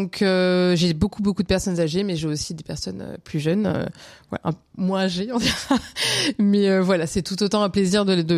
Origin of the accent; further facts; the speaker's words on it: Cherbourg, Normandy, France; born there; mon lieu de naissance c'est Cherbourg, mais c'est pas, voilà, ce n'est pas forcément mon pays d'origine.